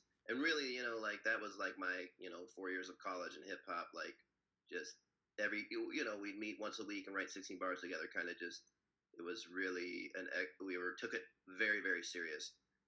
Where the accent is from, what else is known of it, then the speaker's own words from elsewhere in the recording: Iowa City, Iowa, United States; now in New York, United States; I grew up in Iowa City. Iowa is one of the very few Jews.